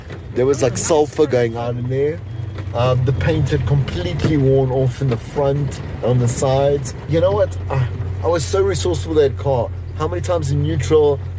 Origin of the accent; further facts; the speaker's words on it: South Africa; What's the point of being South African unless